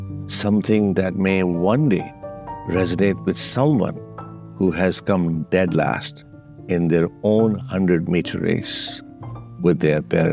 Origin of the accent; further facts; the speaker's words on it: Lahore, Punjab, Pakistan; moved away as an adult; now in United States; I was born in Lahore, Pakistan, and raised in a middle-class household. There were just a lot of us.